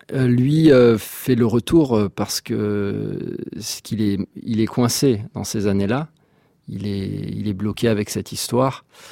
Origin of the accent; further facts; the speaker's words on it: Burundi; also born or lived in France; j'ai deux nationalités, française et rwandaise. J'ai grandi au Burundi, donc les deux pays que je connais, c'est le Burundi et la France.